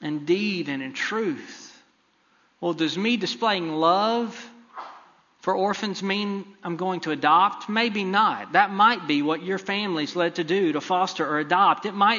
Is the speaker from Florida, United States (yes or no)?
no; Texas, United States; Now, I grew up in East Texas. You might not have known that from my accent.